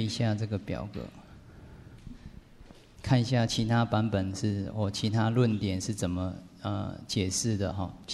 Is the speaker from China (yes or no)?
no; Taiwan; 所以我觉得啊，像我们台湾那种素食餐厅